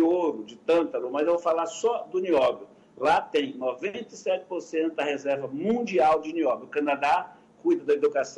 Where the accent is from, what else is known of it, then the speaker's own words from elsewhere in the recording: Amazon, Brazil; Não, eu sou da Amazônia, nasci vendo roubar a gente